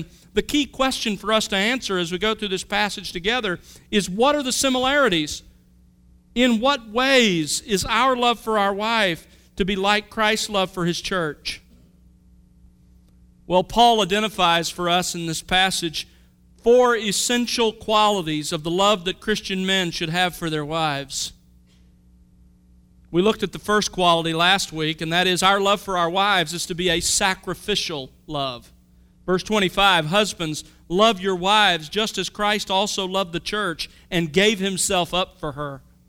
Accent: Mobile, Alabama, United States; I grew up in Mobile, Alabama, as you know, and during the summer, I'll never forget those hot August practices.

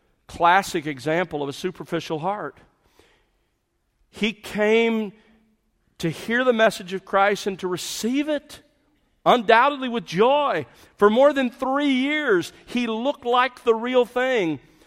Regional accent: the South, United States; growing up in the South, I saw a graphic illustration of this reality almost every day of my life

